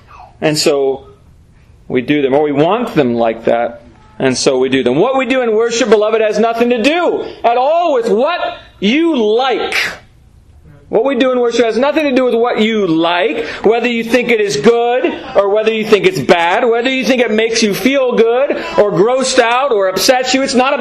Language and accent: English; United States; And so we like innovation. We're American, so we like innovation.